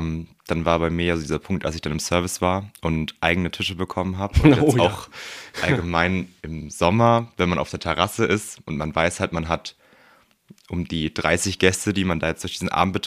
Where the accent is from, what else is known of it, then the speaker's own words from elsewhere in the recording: Sonthofen, Bavaria, Germany; Hier aus Sonthofen.